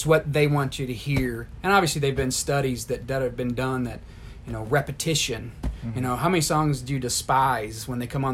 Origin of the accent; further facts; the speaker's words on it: Sandusky, Ohio, United States; moved away as an adult; I'm not from here. I'm from Sandusky, Ohio. So I was born and raised where there was no bluegrass music.